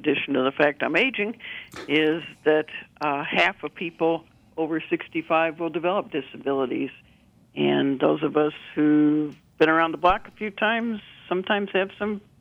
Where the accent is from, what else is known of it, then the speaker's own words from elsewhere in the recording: Kalamazoo, Michigan, United States; I'm same age as Cecil, and I grew up in Kalamazoo, Michigan, and I was blind from birth